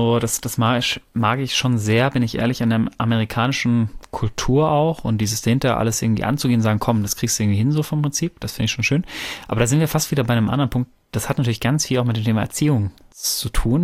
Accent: North Rhine-Westphalia, Germany; Ich komme ja ursprünglich aus dem Pott, aber ich krieg das hin.

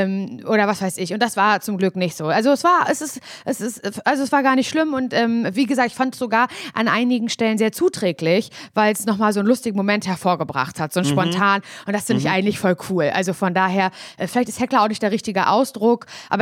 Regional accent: East Germany, Germany; weil ich komme auch aus Ostdeutschland.

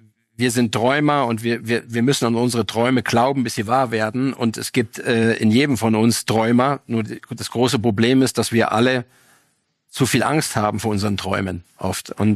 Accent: Germany; moved away; Ich bin jetzt nicht mehr so Deutschland verbunden, wie ich es mal damals war. Dennoch ist es meine Heimat

